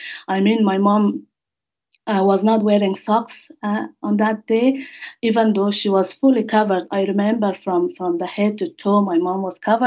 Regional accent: Afghanistan; English is a second language; now in Ireland; when I was growing up in Afghanistan, there was no peace

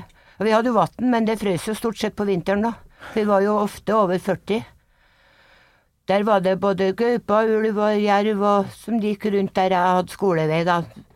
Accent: Grong, Trøndelag, Norway; also born or lived in Dovrefjell; Nei, vi flyttet fra Dovrefjell, når pappa har fått nok ansiennitet på Hjelbanen, så flyttet vi til Grong tilbake da. Og pappa bygde hus der.

